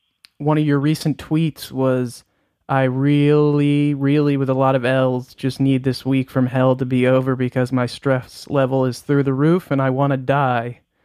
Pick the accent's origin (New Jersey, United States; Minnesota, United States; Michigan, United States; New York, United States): New Jersey, United States; Pequannock; She's from my hometown, Pequannock.